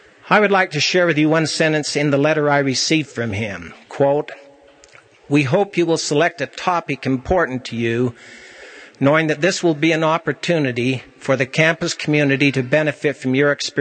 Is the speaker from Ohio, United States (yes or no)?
no; Salt Lake City, Utah, United States; also born or lived in Scotland / Australia; Both Sue and I were raised in Salt Lake City, but we have spent the better part of the last 9 years with the world being our home.